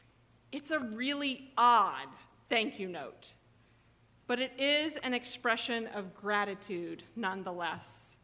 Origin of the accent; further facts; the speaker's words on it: the South, United States; You may remember that I grew up in the South, and we write thank you notes in the South.